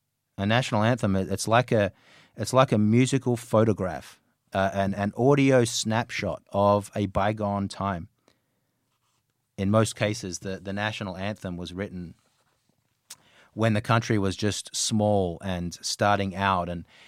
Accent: Australia; Australia's national anthem. I love this anthem, obviously, but not just because it stokes my affection for my home country.

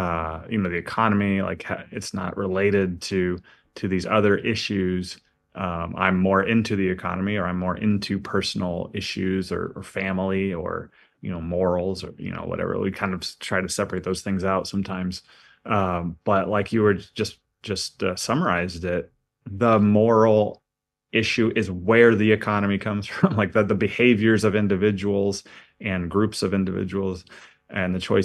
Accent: United States; But I do kind of have that fear as an American as well.

